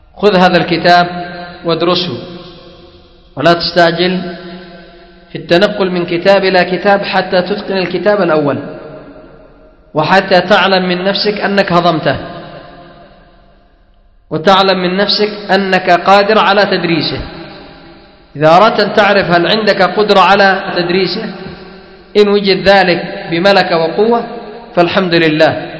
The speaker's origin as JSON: {"language": "Arabic", "country": "Yemen", "said": "عندنا في اليمن قراءة حفص عن عاصم"}